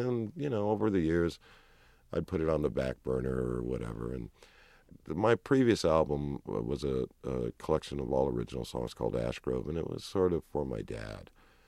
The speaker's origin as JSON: {"language": "English", "region": "California", "country": "United States", "tie": "born or raised there", "said": "we were brought up in a way with my mother's family to think of ourselves as Californian, you know, and to think of ourselves as distinct from the rest of the country in a way"}